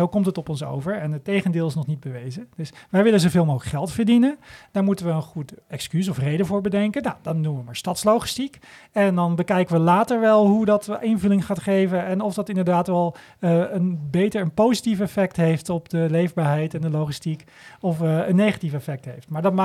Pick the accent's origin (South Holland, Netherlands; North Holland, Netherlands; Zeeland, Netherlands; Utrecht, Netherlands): North Holland, Netherlands; Amsterdam; dat wij als Amsterdammers en daarbij de gemeente en het bedrijfsleven met elkaar besluiten